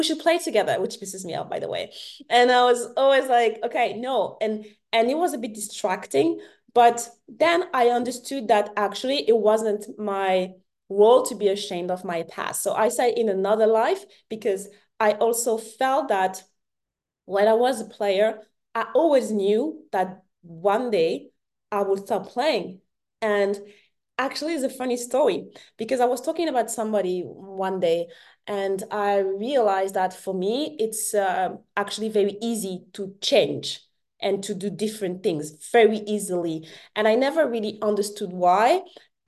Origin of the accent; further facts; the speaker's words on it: France; I'm French, born and raised in France, and I did my university in the US and my master's degree in the UK.